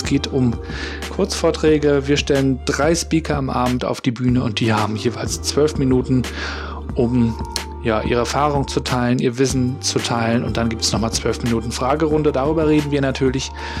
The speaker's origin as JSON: {"language": "German", "town": "Rostock", "region": "Mecklenburg-Vorpommern", "country": "Germany", "tie": "born there", "also_born_or_lived": "Hamburg", "said": "Er ist wie ich gebürtiger Rostocker und auch ihn hat es irgendwann nach Hamburg verschlagen. Ich bin irgendwann zurückgekehrt nach Rostock."}